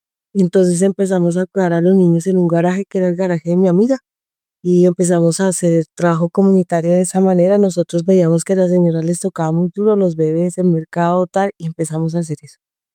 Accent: Bogotá, Colombia; born there; now in Zipaquirá, Colombia; yo vivo en Zipaquirá y es allí donde se desarrolla la quebrada del Amuladero. Nací en Bogotá, pero vivo en Zipaquirá ya hace la mitad de mi vida. Son más o menos ya 25, 26 años que vivo acá.

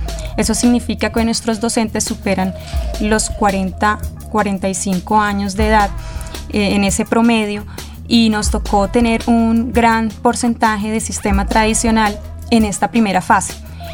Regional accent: Girardot, Cundinamarca, Colombia; Bueno, yo soy de Girardot

